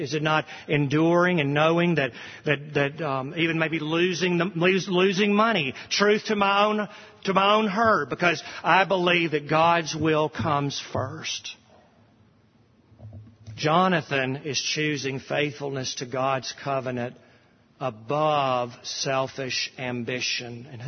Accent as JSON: {"language": "English", "region": "the South", "country": "United States", "said": "I'm a Southerner as deep as any of you"}